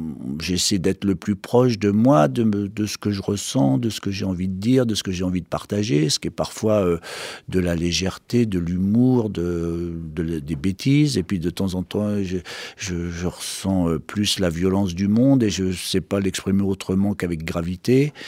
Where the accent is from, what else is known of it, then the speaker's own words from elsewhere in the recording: Normandy, France; en tant que normand, géographiquement, ça me semblait trop loin.